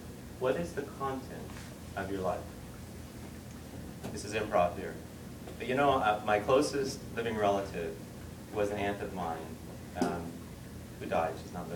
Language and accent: English; St. Catharines, Ontario, Canada; I grew up in St. Catharines, an industrial town, and the size of the houses weren't as big as this room. We had one bathroom and 3 small bedrooms, and there were 6 of us